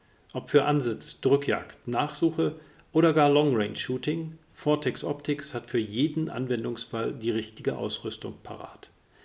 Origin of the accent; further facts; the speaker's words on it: Schleswig-Holstein, Germany; ich bin Schleswig-Holsteiner